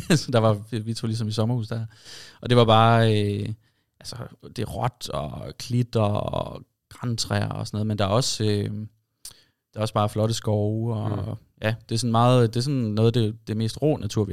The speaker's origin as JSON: {"language": "Danish", "town": "Børkop", "region": "Region of Southern Denmark", "country": "Denmark", "said": "Jeg er fra Børkop."}